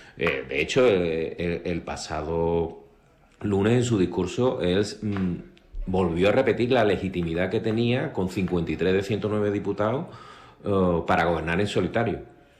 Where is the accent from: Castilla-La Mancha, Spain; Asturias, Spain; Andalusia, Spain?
Andalusia, Spain; Cádiz; yo soy gaditano y liberal, que no conservador